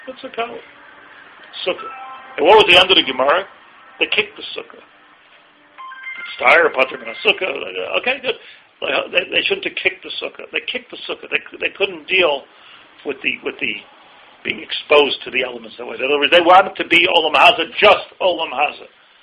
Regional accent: Buffalo, New York, United States; I grew up in Buffalo, New York. Snow in the sukkah every day.

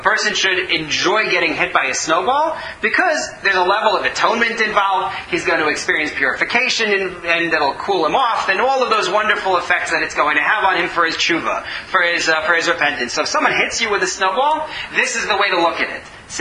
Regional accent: Northeast, United States; I grew up in the Northeast in the United States.

